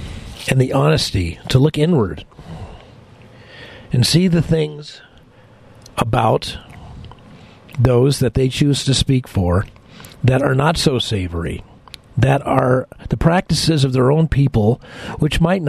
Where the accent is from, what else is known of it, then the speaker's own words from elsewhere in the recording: California, United States; the fact that I was born in San Francisco and grew up here in California.